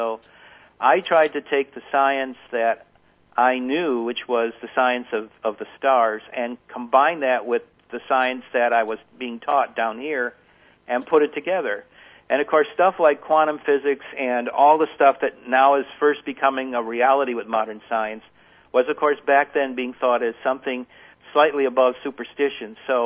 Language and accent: English; New York, United States; She was very much involved in the Democratic politics where I was growing up in Erie County, which was a major county of which Buffalo is the county seat.